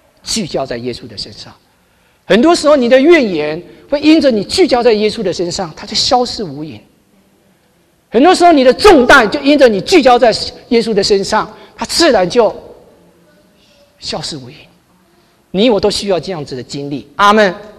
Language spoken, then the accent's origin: Chinese; Taiwan; 我们台湾人有一句话叫做卡油的，我不晓得你们国内有没有这种用法